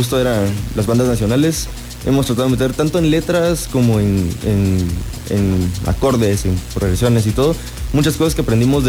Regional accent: Guatemala; Siempre como guatemalteco, siempre como diciendo de dónde vengo

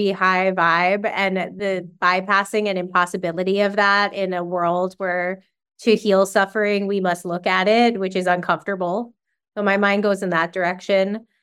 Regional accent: Long Island, New York, United States; I enjoy gossiping. I'm from Long Island and I'm Jewish. Like, gossiping is part of our identity.

